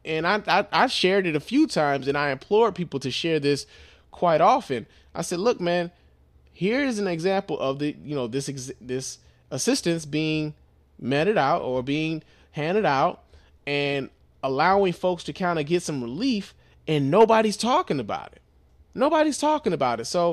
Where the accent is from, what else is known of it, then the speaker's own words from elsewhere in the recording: Chicago, Illinois, United States; now in Detroit, United States; I'm from Chicago and I live in Detroit now.